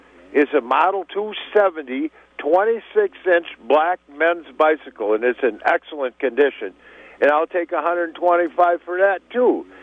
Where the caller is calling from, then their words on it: Merrimack, Wisconsin, United States; Yeah, I am calling from Merrimack, Wisconsin, home of the Merrimack Ferry.